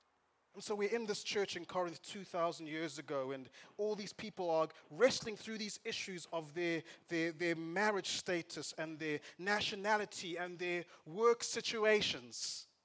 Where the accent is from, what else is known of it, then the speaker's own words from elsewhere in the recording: Zimbabwe; When I was young, I grew up in Zimbabwe, and there was a time when people were leaving Zimbabwe in their droves.